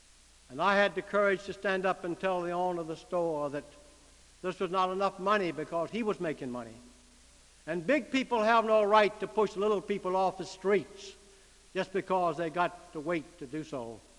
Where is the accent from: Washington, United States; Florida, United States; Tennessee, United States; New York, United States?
Florida, United States; I was born and reared in North and West Florida during the days of the Depression.